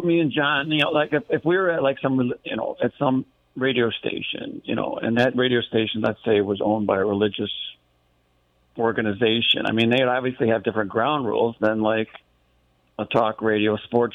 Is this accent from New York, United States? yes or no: yes; Buffalo, New York, United States; as a kid growing up around Buffalo, you know, and I learned all this Motown records